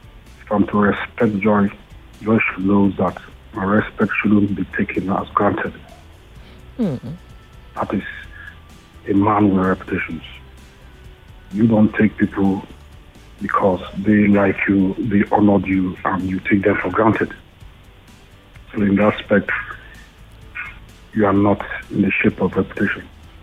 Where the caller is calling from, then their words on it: Nigeria; I'm calling from Nigeria.